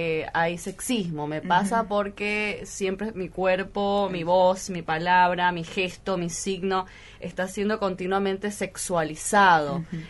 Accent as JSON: {"language": "Spanish", "country": "Venezuela", "lives_now": "Argentina", "said": "yo vengo también de otro origen, uh-huh. pero que soy latinoamericana igual. Uh-huh. Entonces, cosas que he visto y he vivido en mi país, que es Venezuela"}